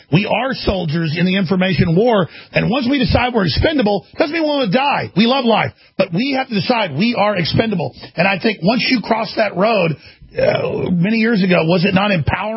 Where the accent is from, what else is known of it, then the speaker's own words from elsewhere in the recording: Dallas, Texas, United States; it reminds me of growing up in Dallas, you know, when I was a nice, sweet little kid, like 10 years old